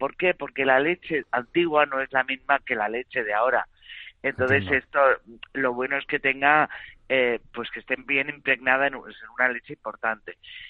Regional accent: Bilbao, Basque Country, Spain; also born or lived in Madrid; ya sabes que yo soy de Bilbao, pero vamos, más de Madrid

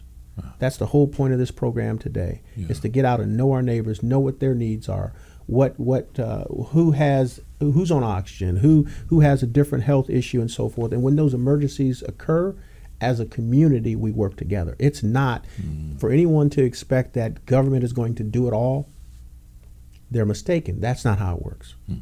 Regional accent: Indiana, United States; I came from Indiana. In Indiana, we had harsh weather, winter weather.

